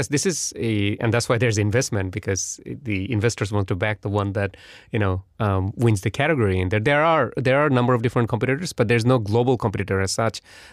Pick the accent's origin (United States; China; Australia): Australia; given that we're Australian.